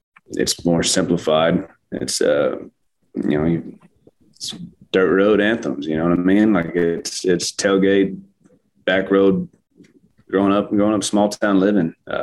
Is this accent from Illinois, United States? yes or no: no; Texas, United States; now in Tennessee, United States; So the Panhandle, which is where I'm from, isn't technically West Texas. It's the Panhandle, which is the most northern par